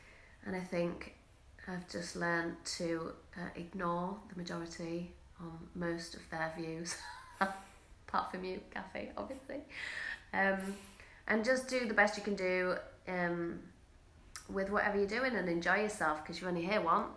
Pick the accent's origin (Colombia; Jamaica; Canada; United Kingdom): United Kingdom; England; moved away as an adult; now in United States; Okay, so I don't know if you can tell by my accent, but I am from England, and I was born in England and spent most of my life there, and then moved to the States 3 years ago. And just coming up a year ago, I moved to Brea